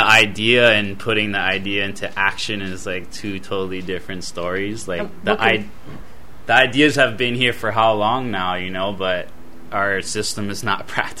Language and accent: English; Waikiki, Hawaii, United States; I grew up in Waikiki my whole life, so I'm in the heart of all the development and new buildings and tourism and all